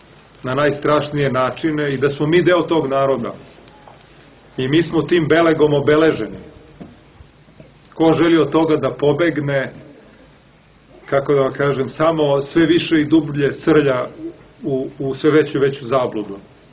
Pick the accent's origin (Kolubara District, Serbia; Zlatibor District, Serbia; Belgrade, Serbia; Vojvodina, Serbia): Belgrade, Serbia; evo ja koji sam odrastao u Beogradu